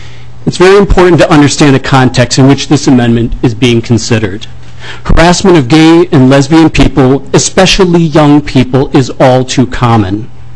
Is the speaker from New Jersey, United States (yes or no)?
no; Chaska, Minnesota, United States; now in Minneapolis, United States; As a native Minnesotan, I grew up in Chaska, graduated from St. Olaf College, and received my medical degree in pediatric training from the University of Minnesota.